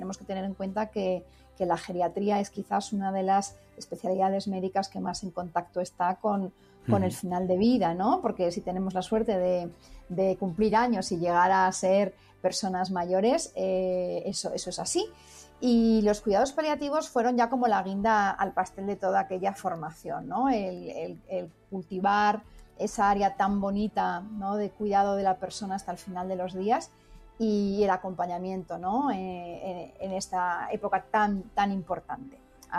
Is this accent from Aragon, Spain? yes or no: yes; Zaragoza, Aragon, Spain; Yo soy de Zaragoza, estudié en la Facultad de Medicina de Zaragoza